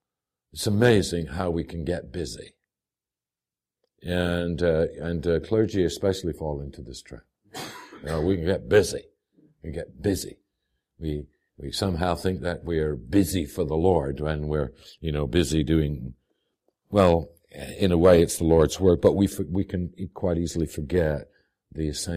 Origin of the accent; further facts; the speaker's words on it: Missouri, United States; And my grandmother always … because, you know, I'm from Missouri.